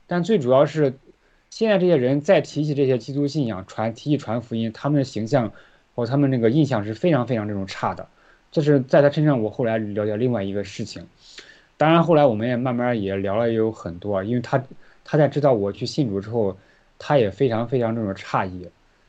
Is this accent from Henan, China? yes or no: yes; Henan, China; 他在我们老家那边，就是河南一个农村